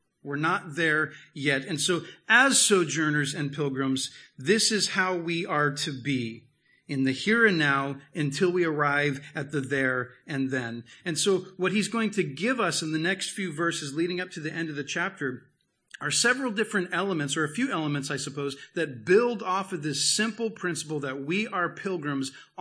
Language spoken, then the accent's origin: English; United States; And as an American, man, there's so many Americans, but I'm an American first.